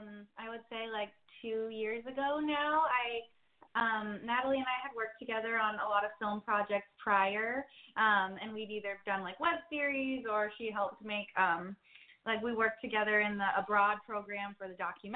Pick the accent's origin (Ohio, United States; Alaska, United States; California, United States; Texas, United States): California, United States; Anaheim; Well, I grew up in Orange County in Anaheim, and like Meredith, I actually also went to an all-girls Catholic high school in Fullerton called Rosary.